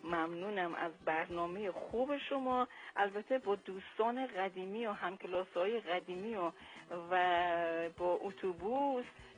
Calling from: Ramsar, Mazandaran, Iran; ما مازندرانی هستیم. من از رامسر زنگ میزنم.

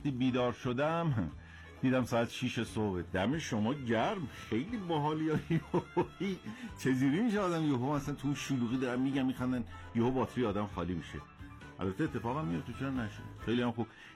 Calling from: Kermanshah, Iran; از کرمانشاه هستم.

